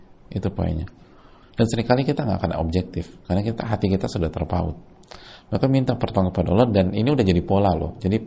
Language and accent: Indonesian; Tegal, Central Java, Indonesia; jadi kemungkinan orang tua saya tidak menyetujui karena saya asal Tegal, dan orang tua menginginkan sesama orang Jawa.